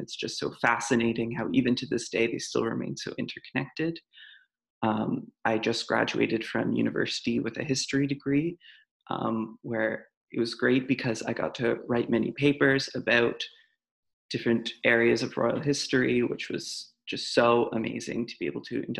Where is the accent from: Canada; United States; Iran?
Canada; growing up in Canada, I was of course aware of the monarchy